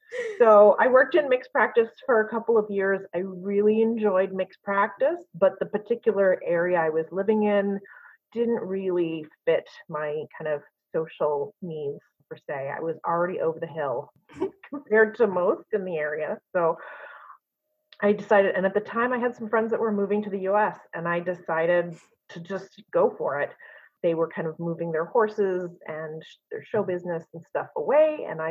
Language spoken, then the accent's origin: English; Canada; I'm originally from Canada and I went to school there.